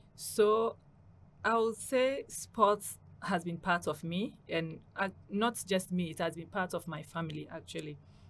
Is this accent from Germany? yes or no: no; Ghana; now in Qatar; I'm from Ghana. Currently, I'm studying sports management in HBKU here in Qatar.